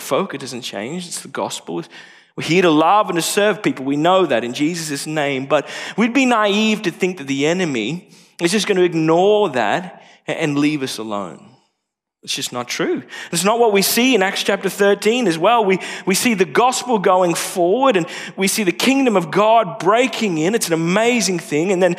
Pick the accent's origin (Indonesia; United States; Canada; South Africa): Indonesia; I grew up in Indonesia. My parents were missionaries there for just over 6 years.